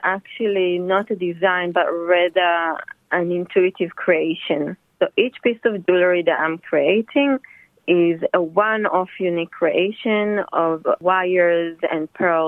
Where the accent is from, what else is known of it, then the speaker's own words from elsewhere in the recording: Israel; moved away as an adult; I was born in Israel, born and raised in Israel.